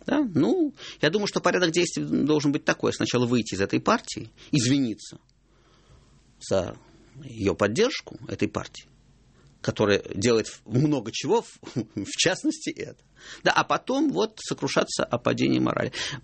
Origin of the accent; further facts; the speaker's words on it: Moscow, Russia; как москвич